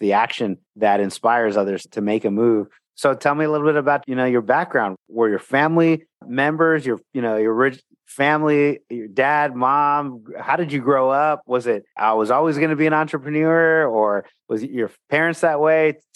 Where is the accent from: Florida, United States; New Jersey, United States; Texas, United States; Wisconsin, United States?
Texas, United States; Like, man, I was from Texas, you know, from the US here, and our family, you know, has a background, foreigners moving